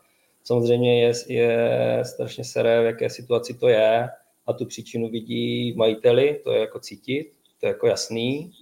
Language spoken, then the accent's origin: Czech; Brno, South Moravian Region, Czechia; No, nenapadlo, protože jsem Brňák, vždycky jsem byl